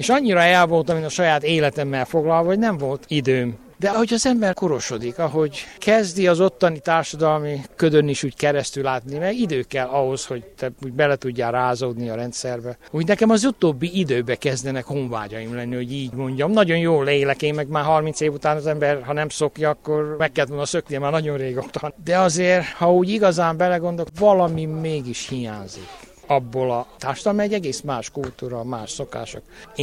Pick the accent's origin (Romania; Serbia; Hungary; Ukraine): Romania; Transylvania; A Kiskükülő partján láttam meg a napvilágot, szülőföldem, szülőhazámnak azért, gyermekkorom bölcsőjének ezt a kis falut, ezt a kis közösséget tartom. A szívem azért az mindig itt marad ebbe a kis faluba. Nagyanyám, aki itt nevelt ebbe a faluba, az emlékemből soha ki nem mehet.